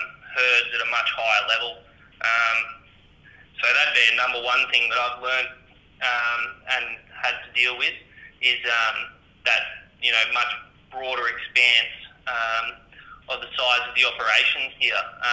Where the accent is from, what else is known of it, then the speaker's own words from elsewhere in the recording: Victoria, Australia; I'm from Victoria originally. My parents have a small, compared to the operations up here, Old Hereford property.